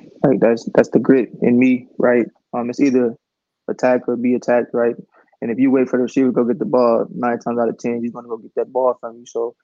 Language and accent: English; Oakland, California, United States; And the chip on my shoulder is I'm undersized corner from Oakland, California.